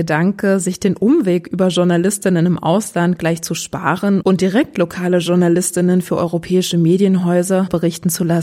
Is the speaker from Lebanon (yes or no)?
yes; Lebanon; Aber ich bin Libanesin und das wissen sie eigentlich auch.